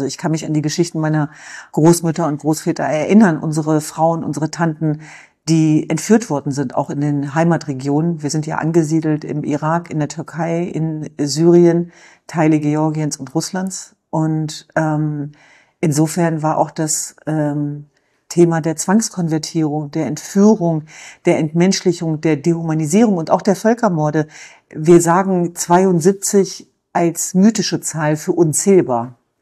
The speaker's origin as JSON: {"language": "German", "country": "Germany", "said": "Naja, ich bin Jesidin, ich bin Kurdin, ich bin Deutsche, ich bin Europäerin, ich bin Mensch."}